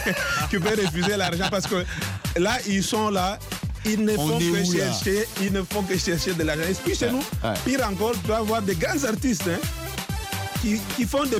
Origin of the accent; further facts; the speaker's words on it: DR Congo; vers les années 60, chez nous, en RDC